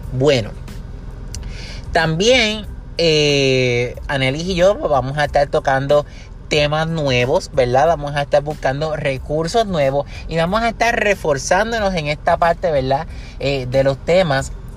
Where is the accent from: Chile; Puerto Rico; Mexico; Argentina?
Puerto Rico; Humacao; en una radio de mi pueblo, Humacao